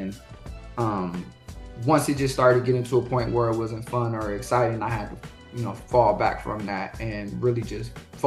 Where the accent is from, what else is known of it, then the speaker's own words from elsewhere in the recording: San Diego, California, United States; also born or lived in Seattle / Atlanta; I was born in Washington, in Seattle. I was partially raised in California, in San Diego, and then I spent about almost seven years living in Georgia, in Atlanta.